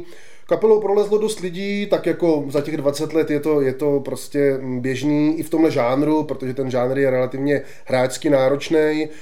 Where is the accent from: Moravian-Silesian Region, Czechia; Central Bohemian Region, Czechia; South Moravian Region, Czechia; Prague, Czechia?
Central Bohemian Region, Czechia; Sokoleč; když řekneš někde, že jsme ze Sokolči, tak se všichni ptají, kde odkud jsme